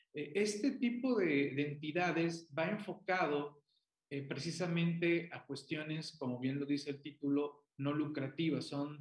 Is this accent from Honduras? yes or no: no; Mexico; como mexicano, si llego a abrir un negocio en algún otro país del mundo, tengo que venir a pagar impuestos también aquí a México